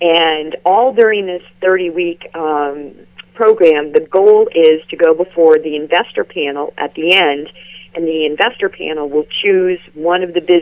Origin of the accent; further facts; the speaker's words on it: Rockport, Massachusetts, United States; So I grew up in Rockport, attended Rockport Public Schools, where I was part of the National Honor Society and a varsity cheerleader, oldest of four children.